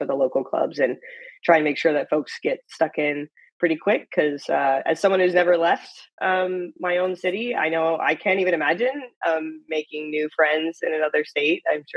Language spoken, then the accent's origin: English; United States; which is so silly to say as an American